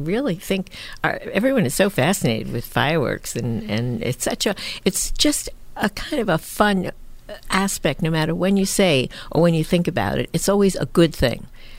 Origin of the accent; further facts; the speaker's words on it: Buffalo, New York, United States; instead of saying I'm from Buffalo or, you know, Williamsville or whatever, yeah. I always say, well, it's near Niagara Falls.